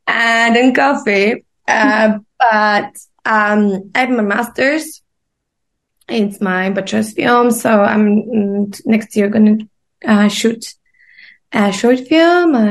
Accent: Poland; English is a second language; now in Czech Republic; I'm Polish, but I'm born and raised in Poland, but I live in Czech Republic. I study here, I fell in love with boy and stayed here.

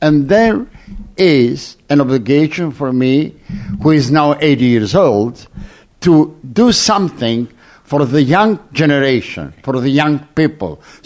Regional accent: Istanbul, Turkey; I grew up in Istanbul in the 40s and 50s

